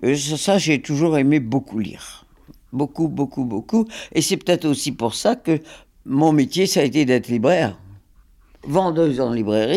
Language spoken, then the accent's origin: French; Hauts-de-France, France; Parce que en 40, nous avons quitté le Nord pour aller dans le Midi parce que nous étions des réfugiés. Bon, on n'est pas resté très longtemps parce que on a été occupé tout de suite. On est remonté dans le Nord. Notre maison n'était pas détruite.